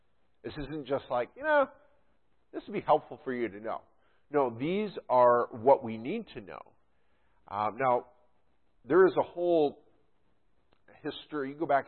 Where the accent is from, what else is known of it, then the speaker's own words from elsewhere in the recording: New York, United States; where I grew up in the Adirondacks, you could barely see, you know, just to the next turn because of all the trees and everything.